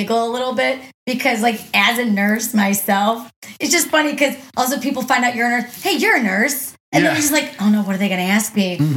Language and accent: English; the South, United States; I'm from the South.